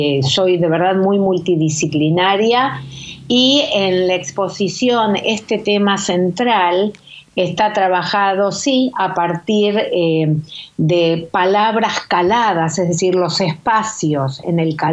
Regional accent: Buenos Aires, Argentina; born there; Yo nací en Argentina, en Buenos Aires, hija de ambos padres sobrevivientes de Auschwitz, mi papá de Polonia, mi mamá de Hungría

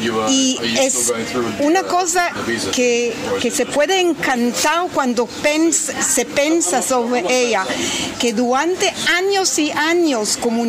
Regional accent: Israel; Spanish is a second language; also born or lived in Yugoslavia; Yo nací en Yugoslavia y vine mucho chica en Israel y puedo decir que mi formación es israeliana

